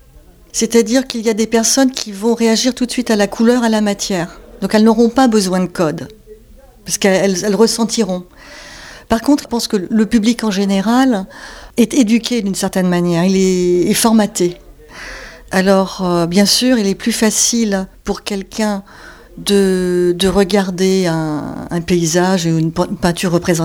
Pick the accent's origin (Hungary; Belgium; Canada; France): France; also born or lived in United States; je suis française, j'ai vécu aux États-Unis pendant 30 ans et je suis peintre.